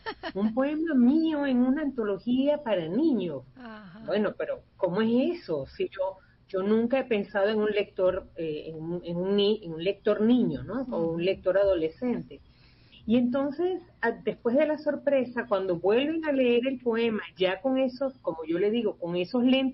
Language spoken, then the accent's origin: Spanish; Maracaibo, Zulia, Venezuela; Mi biblioteca está casi toda en Maracaibo. Yo soy de Maracaibo y yo no me pude traer todos mis libros.